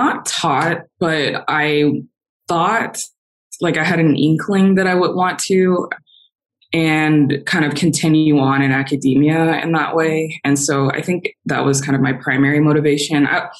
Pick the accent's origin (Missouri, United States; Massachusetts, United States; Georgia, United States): Georgia, United States; Stone Mountain; Okay, so I grew up in Atlanta, Georgia. I specifically in Stone Mountain, which is kind of on the east side. And I was born and raised there.